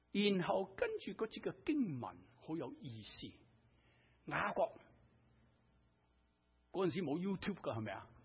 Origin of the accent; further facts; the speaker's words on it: China; 我哋中国人去厨房食啊嘛